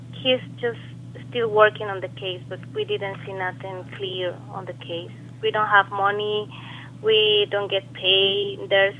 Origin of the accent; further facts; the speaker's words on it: Mexico; English is a second language; I'm from Mexico.